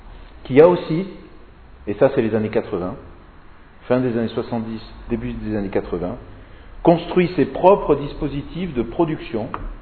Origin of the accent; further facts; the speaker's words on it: Gascony, France; also born or lived in Lyon; puisque j'étais à Lyon et je venais de la Gascogne natale.